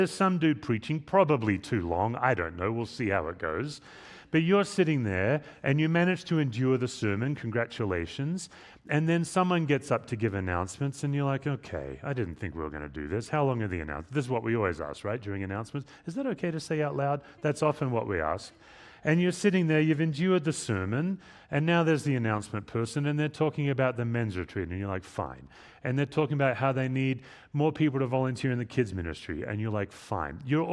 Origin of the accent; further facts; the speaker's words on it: Australia; now in Laos; But as an immigrant, when I meet another Australian, we talk about home. We go right to it.